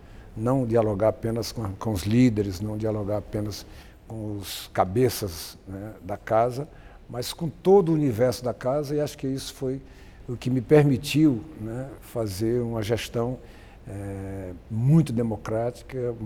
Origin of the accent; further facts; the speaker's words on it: Ceará, Brazil; Eu, menino que venho lá do interior do Ceará, de classe média do interior